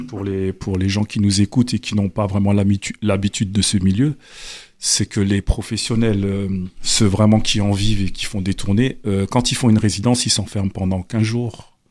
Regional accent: Cape Verde; Donc je suis originaire des îles du Cap-Vert.

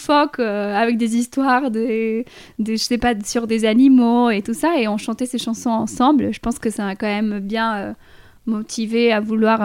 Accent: Montevideo, Uruguay; French is a second language; j'ai grandi donc avec ma mamie. Enfin, c'est-à-dire, je vivais chez ma mamie, en face de la mer à Montevideo, Uruguay, parce que je viens d'Uruguay. Et donc, c'était une très belle maison en face de la mer.

